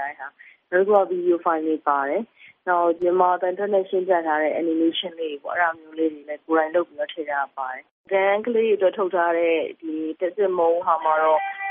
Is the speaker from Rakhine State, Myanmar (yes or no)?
no; Yangon, Yangon Region, Myanmar; ကျွန်တော်ဆိုရန်ကုန်မှာပဲမွေးရန်ကုန်မှာပဲကြီး